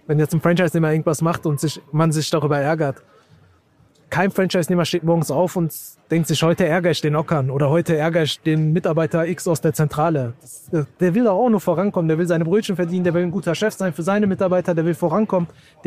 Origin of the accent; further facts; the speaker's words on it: Bochum, North Rhine-Westphalia, Germany; Wir kommen aus dem Ruhrgebiet, aus dem schönen Bochum.